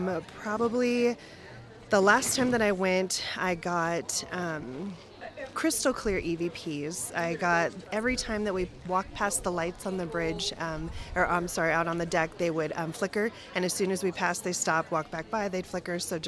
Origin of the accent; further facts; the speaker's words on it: Vail, Arizona, United States; I'm from Vail, Arizona.